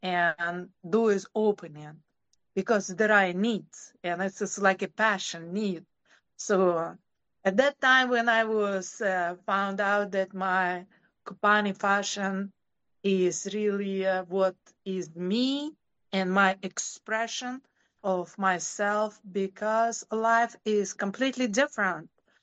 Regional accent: Japan; English is a second language; also born or lived in New York; now in United States; Then we came to, for example, I came to US and from Japan, and it was a little bit different.

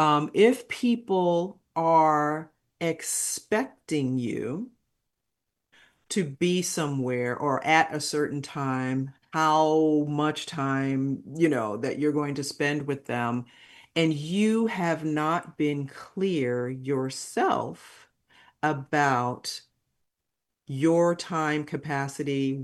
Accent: New York City, New York, United States; moved away; Now, I come from New York City, and leaving New York and living in a couple of other places, I've learned that people are not as direct as us New Yorkers are.

